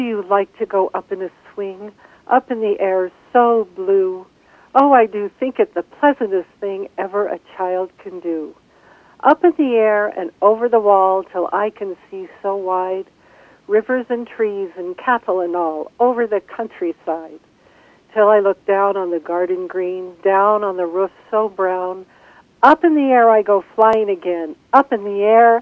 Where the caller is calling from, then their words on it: Colorado, United States; I'm calling from Colorado.